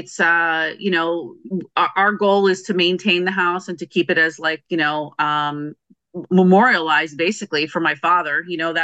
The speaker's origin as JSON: {"language": "English", "town": "Newark", "region": "New Jersey", "country": "United States", "tie": "born there", "said": "They were doing that back when they were in Newark, so they settled in Newark. I was born in Newark."}